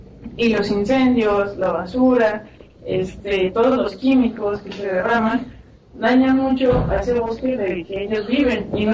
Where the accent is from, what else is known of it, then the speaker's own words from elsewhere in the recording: Zacatecas, Mexico; now in Villa Guerrero, Mexico; E incluso cuando vinieron mis papás a vivir acá, porque somos de Zacatecas